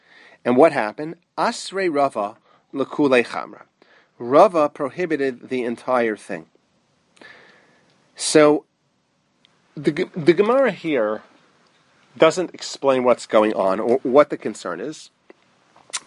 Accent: Muncie, Indiana, United States; when I grew up in Muncie, so my parents had an above-ground pool.

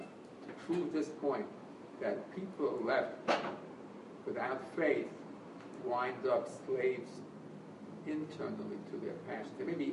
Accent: United States; When I grew up in America, marriage is a very, very strong institution.

